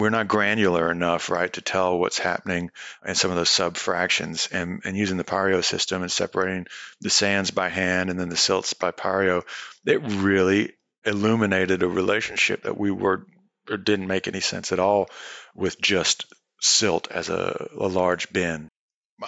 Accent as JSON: {"language": "English", "town": "Athens", "region": "Georgia", "country": "United States", "lives_now": "College Station, United States", "said": "I live over here in College Station, Texas. And I came from Athens, Georgia, so that was quite an adjustment for me"}